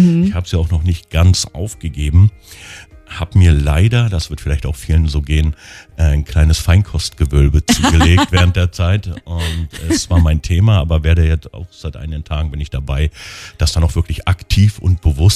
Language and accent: German; Potsdam, Brandenburg, Germany; Wir können ja auch, als Potsdamer, wir können ja raus.